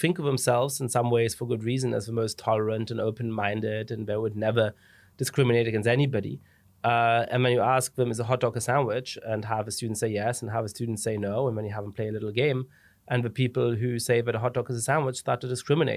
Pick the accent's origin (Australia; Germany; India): Germany; moved away as an adult; also born or lived in England; now in United States; I ended up growing up in Germany, which is obviously an interesting kind of constellation. And then went to college in England, lived a little bit in Italy and in France, and I've been living in the United States now for quite a while. I became a citizen about 5 years ago.